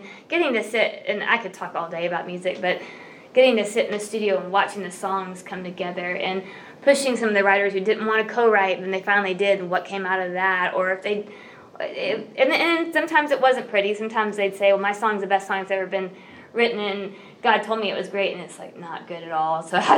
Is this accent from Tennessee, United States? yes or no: yes; Brentwood, Tennessee, United States; I grew up in Brentwood, but went to a Nazarene church out near Opryland. That's where I grew up.